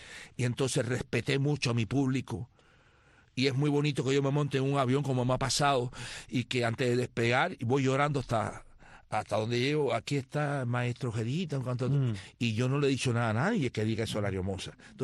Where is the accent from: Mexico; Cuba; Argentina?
Cuba; somos hermanos, somos cubanos, donde quiera que estemos